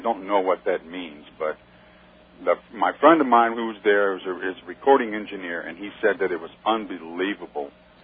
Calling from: Tucson, Arizona, United States; I'm calling from Tucson, Arizona.

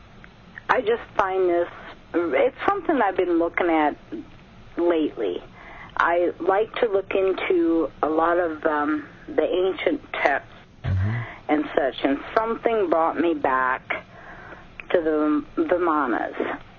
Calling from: Minnesota, United States; I'm calling from Minnesota.

